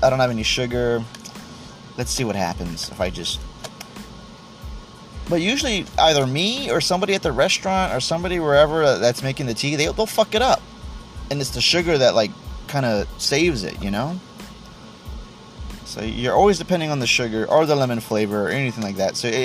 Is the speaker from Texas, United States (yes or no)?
yes; Texas, United States; Sometimes I'm not proud to be in Texas, but most of the time I am proud to be a Texan.